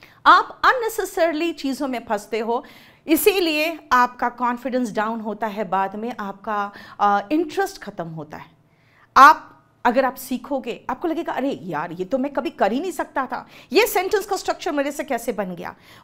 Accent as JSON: {"language": "Hindi", "region": "Jharkhand", "country": "India", "lives_now": "Delhi, India", "said": "हमारे क्षेत्र के कुछ लोग होंगे यहाँ पे, मैं झारखंड से हूँ, बिहार झारखंड यूपी वाले।"}